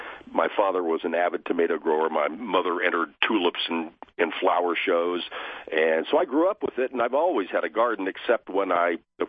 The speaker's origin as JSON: {"language": "English", "region": "Virginia", "country": "United States", "tie": "born or raised there", "said": "This is in Northern Virginia. I grew up in Northern Virginia."}